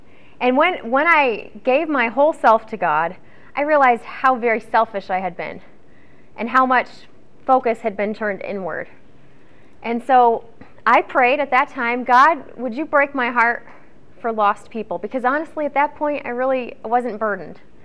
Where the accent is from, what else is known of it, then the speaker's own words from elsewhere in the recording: Michigan, United States; when I go back to my hometown in Michigan, and when I come back to Olivet, I am reminded of how much I am an extreme introvert